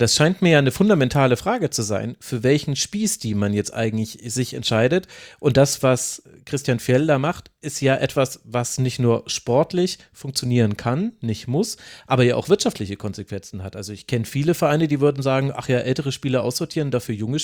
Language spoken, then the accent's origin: German; Bavaria, Germany; also born or lived in Middle Franconia / Lower Franconia; ich komme ja aus der Ecke, erst Mittelfranken, dann Unterfranken.